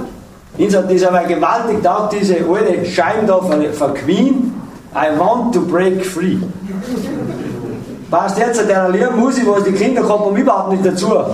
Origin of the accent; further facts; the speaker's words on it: Salzburg, Austria; damit jeder ein bisschen Vorstellung hat, wo ich herkomme, komme nämlich aus den Salzburger Bergen. Aus den Kalkbergen, Großaukamm, Dänengebirge, Dachstein, Hochkönig, aus der Gegend da.